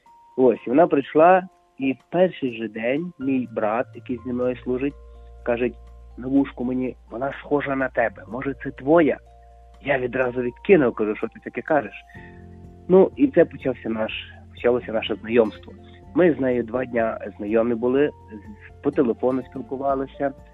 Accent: Lviv, Lviv Oblast, Ukraine; Я зі Львова.

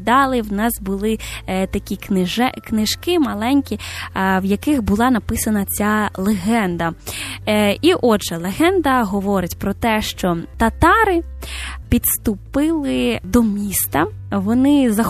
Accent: Smila, Cherkasy Oblast, Ukraine; now in Kyiv, Ukraine; Я не київлянка з дитинства. Я народилася в Черкаській області, місто Сміла. І коли мене питають, звідки я родом, знаєте, я завжди із теплом, гордістю і любов'ю кажу про Смілу.

